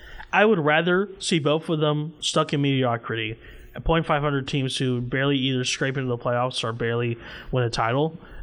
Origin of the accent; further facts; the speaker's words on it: Huntsville, Alabama, United States; You kind of say that my league team, because I'm from Huntsville, is the Rocky City Trash Pandas.